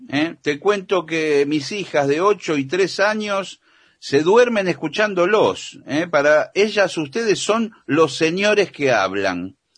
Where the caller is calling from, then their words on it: San Fernando, Buenos Aires Province, Argentina; de San Fernando.